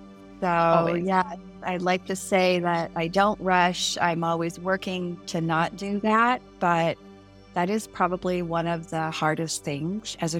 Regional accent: Midwest, United States; also born or lived in Florida; now in California, United States; I'm in a Midwestern girl. So I grew up in the Midwest, relocated to Florida, and then from there relocated to California. So I've been in California now for, 32 years.

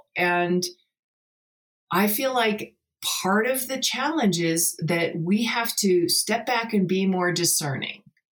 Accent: California, United States; I grew up in California, and you know, there's pockets, of course

